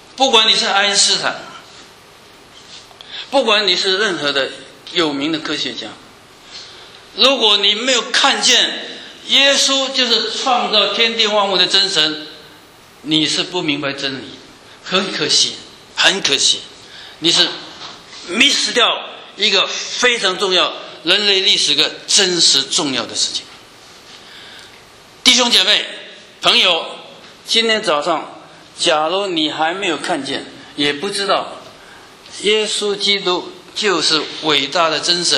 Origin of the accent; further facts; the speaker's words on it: Zhongshan, Guangdong, China; 为广东人生的，我是广东人啊，为中山人生，我是中山县的人啊